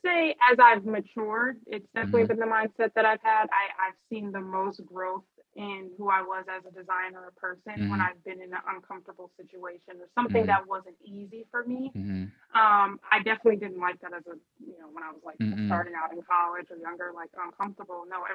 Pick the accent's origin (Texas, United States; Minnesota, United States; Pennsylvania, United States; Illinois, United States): Minnesota, United States; Roseville; Yeah, so I born and raised in Minnesota, the Twin Cities. Okay. Roseville was where I resided as a child.